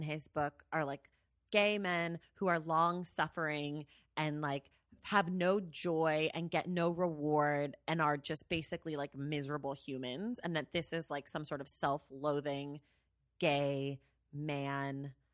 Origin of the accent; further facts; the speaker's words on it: California, United States; I'm from the Bay Area. It was like my kind of shit.